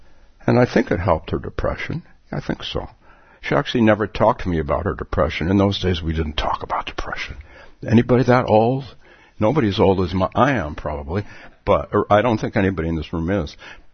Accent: Palo Alto, California, United States; I'm from the West Coast, and I grew up in Palo Alto, and I went to Stanford

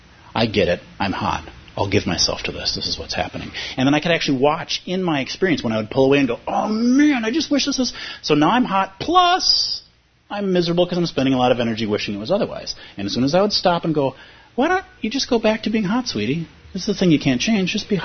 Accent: Minnesota, United States; for me as a Minnesotan and somebody of Irish ancestry

